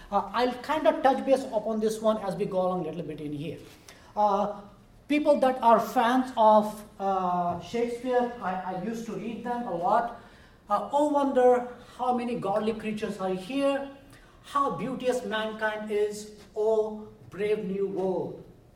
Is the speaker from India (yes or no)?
yes; India; accent: Indian; English is a second language; I have an exotic Indian accent, as you can tell. I'm trying to speak slow and a little bit with less accent.